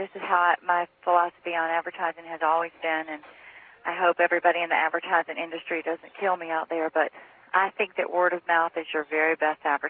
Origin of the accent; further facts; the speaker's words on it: Raleigh, North Carolina, United States; I am from Raleigh, North Carolina.